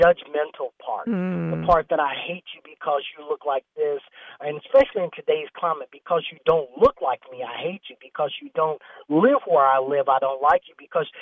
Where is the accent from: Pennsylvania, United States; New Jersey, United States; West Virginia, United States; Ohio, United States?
West Virginia, United States; I'm from West Virginia, a small place there, you know, the Appalachian is really tough.